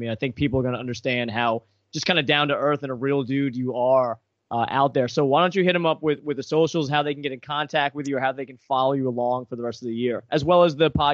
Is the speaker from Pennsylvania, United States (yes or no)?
yes; Pennsylvania, United States; against the Pittsburgh Steelers in my home state of Pennsylvania